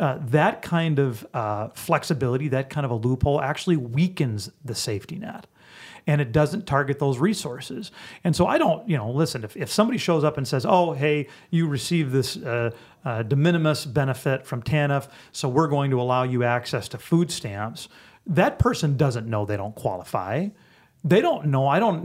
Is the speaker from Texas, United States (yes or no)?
no; South Dakota, United States; My approach, just because I come from South Dakota, I think is more often to try to find